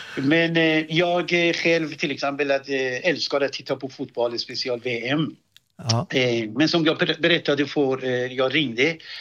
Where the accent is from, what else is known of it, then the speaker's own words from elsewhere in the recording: Iran; Swedish is a second language; now in Sweden; Jag är ursprungligen från Iran.